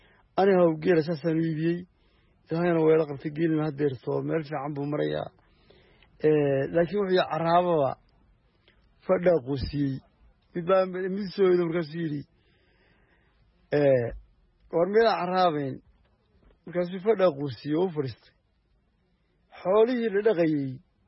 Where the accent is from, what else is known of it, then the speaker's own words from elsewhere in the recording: Sool, Somalia; waxaanu nahay Soomaali Soomaal, dhaqankeenu waa xoolo dhaqasho.